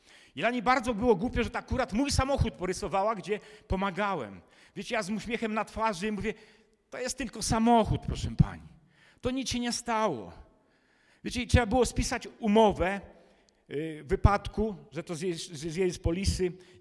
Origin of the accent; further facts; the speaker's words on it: Warmian-Masurian Voivodeship, Poland; ja pochodzę z Mazur.